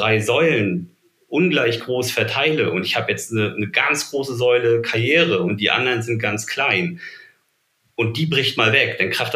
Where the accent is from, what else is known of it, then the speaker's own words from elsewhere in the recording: Germany; ich bin auf dem Land groß geworden.